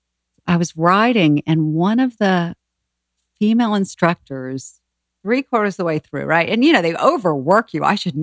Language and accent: English; the South, United States; So we're from the South.